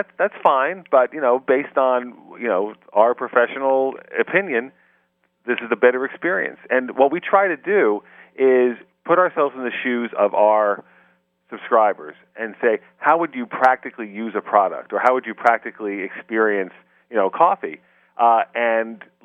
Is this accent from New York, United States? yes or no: yes; Windsor Terrace, New York, United States; now in Brooklyn, United States; I'm going to defy the cultural stereotype. I'm from Windsor Terrace.